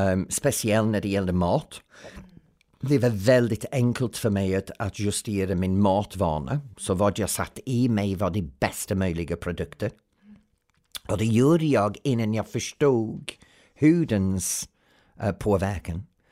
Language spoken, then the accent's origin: Swedish; England, United Kingdom; now in Sweden; Jag raka kommer från England, jag är britt, men jag är svensk. Jag har bott här 30 år. Min sätt att leva, min skatt, min framtid, det är svensk, det är Sverige. Jag har inte avsikt att flytta tillbaka till England.